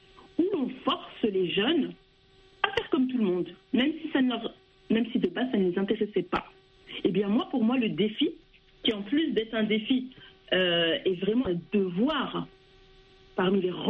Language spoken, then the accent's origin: French; France; je suis née et que j'ai grandi en France, j'ai toujours vécu en France, mais nous avons cette double culture. Nous sommes d'origine marocaine.